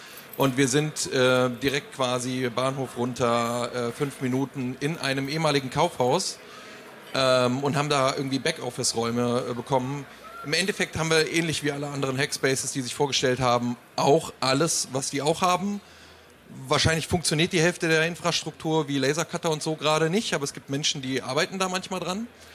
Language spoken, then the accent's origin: German; Fulda, Hesse, Germany; Ich komme aus Fulda.